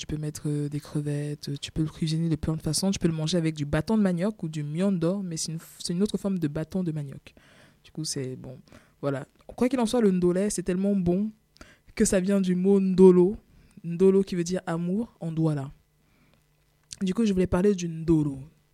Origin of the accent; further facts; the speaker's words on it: Cameroon; moi, je suis camerounaise, et le Cameroun, je suis toujours camerounaise, du coup, dans mes papiers en tout cas.